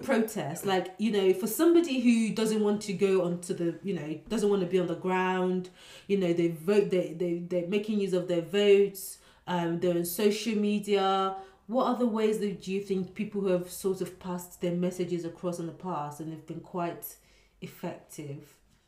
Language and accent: English; Nigeria; one of the things growing up in Nigeria, they always say, oh, you're the leaders of tomorrow